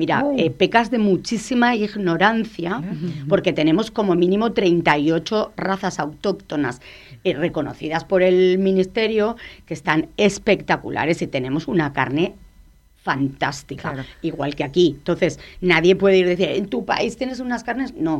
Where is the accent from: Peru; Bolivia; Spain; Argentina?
Spain; Y más siendo española.